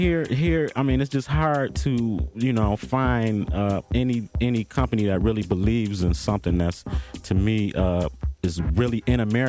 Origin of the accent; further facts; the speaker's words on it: Detroit, Michigan, United States; I mean, I'm from Detroit, born and raised, and I love